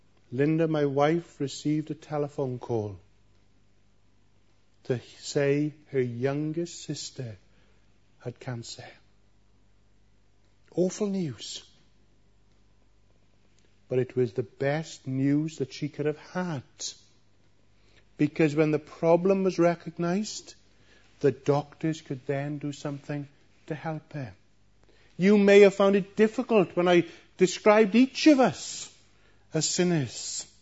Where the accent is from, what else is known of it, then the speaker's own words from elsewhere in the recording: Wales, United Kingdom; I grew up in West Wales, and as a schoolboy, I often worked on a farm.